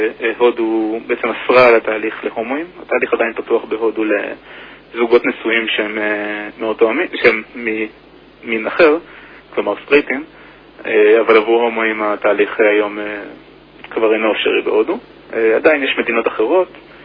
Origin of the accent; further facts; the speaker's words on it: Rehovot, Central District, Israel; also born or lived in United States; now in Jerusalem, Israel; נולדתי ברחובות, לשני הורים שהם שניהם גם אנשי אקדמיה, וגם בילינו כמה שנים בארצות הברית במהלך ההתבגרות שלי. בעצם ברחובות גדלתי כל חיי עד שעברתי לירושלים בתחילת לימודים התואר הראשון ב-2007.